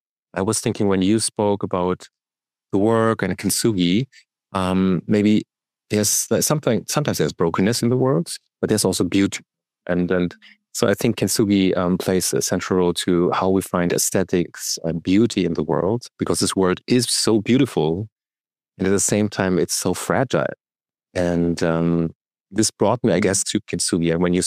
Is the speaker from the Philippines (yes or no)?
no; Germany; I was raised up in Germany most of my time. So I was in Germany and, you know, immersed by this German culture.